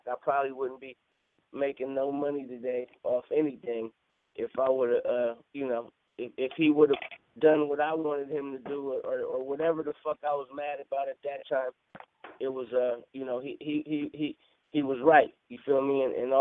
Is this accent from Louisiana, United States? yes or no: no; Los Angeles, California, United States; me growing up in Los Angeles